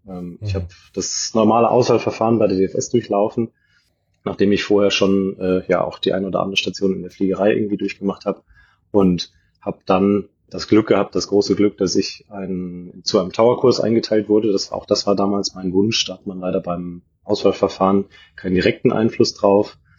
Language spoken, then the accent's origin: German; Mainz, Rhineland-Palatinate, Germany; Ich komme aus Mainz. Also ich habe es nicht ganz so weit nach Frankfurt.